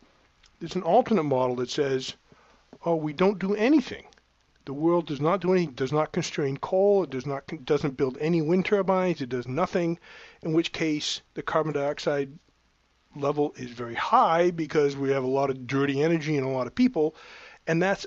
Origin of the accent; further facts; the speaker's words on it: Massachusetts, United States; accent: Massachusetts; And my Massachusetts accent, I'm sure, is not...